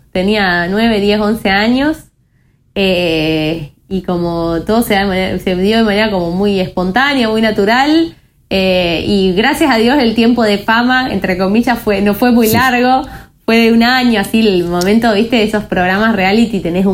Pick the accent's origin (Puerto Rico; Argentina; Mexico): Argentina; tengo 30 años, soy argentina, soy una hija muy amada de Dios